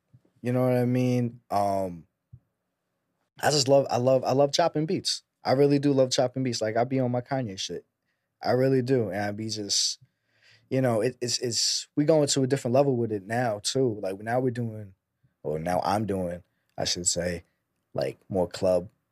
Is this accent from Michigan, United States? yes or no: no; Staten Island, New York, United States; we're from Staten Island. So it's like sampling as well is in the DNA of Staten Island